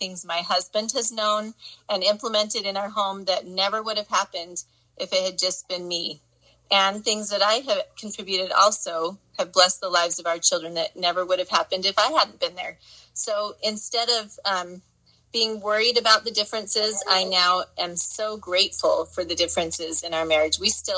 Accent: Cache Valley, Utah, United States; we hail from the Valley, Cache Valley in northern Utah.

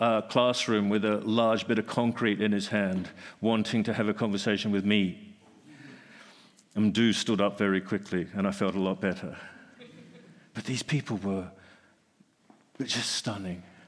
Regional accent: Australia; I must say, being Australian proved, once again, to be an utter blessing.

